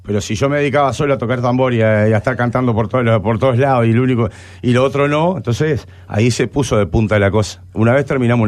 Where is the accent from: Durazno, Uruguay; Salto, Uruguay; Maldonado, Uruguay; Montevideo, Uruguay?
Montevideo, Uruguay; Yo en realidad nací en Lezica, pero bueno, vine como el año y medio para Millán y para la zona, Millán y Rafo. Es más Prado que Sayago, pero nosotros somos sayaguenses de corazón, el barrio es Sayago.